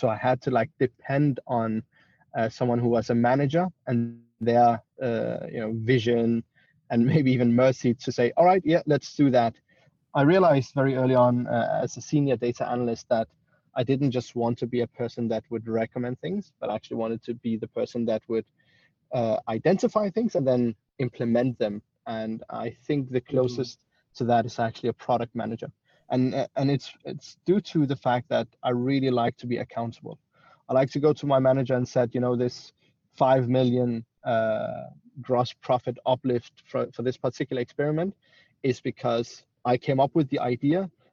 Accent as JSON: {"language": "English", "country": "Denmark", "tie": "born or raised there", "said": "I grew up in Denmark"}